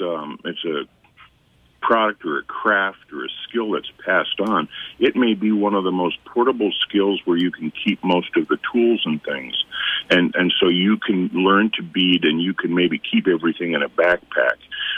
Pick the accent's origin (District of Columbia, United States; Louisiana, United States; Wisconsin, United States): District of Columbia, United States; I grew up outside Washington, D.C., and I'm glad to be right where I'm at and away from all that hustle and bustle and everything.